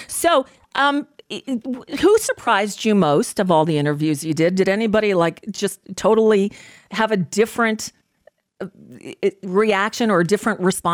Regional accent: Florida, United States; I grew up in South Florida. And in the 70s, that's what we did.

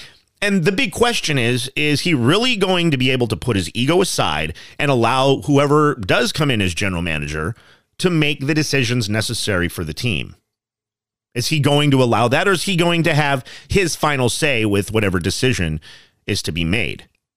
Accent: Colorado, United States; now in Washington, United States; I am from Colorado. However, I no longer live in Colorado, currently living in Washington State.

